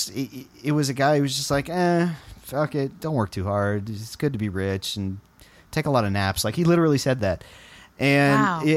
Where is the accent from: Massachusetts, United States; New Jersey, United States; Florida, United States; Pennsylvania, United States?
Florida, United States; Miami; I'm from Miami, and Jeb Bush lived in an area of suburban Miami called Pinecrest